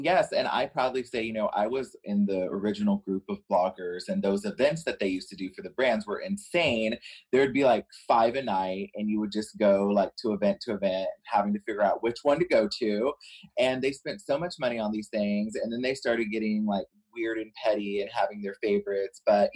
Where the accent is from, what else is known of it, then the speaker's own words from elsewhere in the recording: Houston, Texas, United States; So yeah, I'm from Houston, the Houston area, I guess, really the Gulf Coast.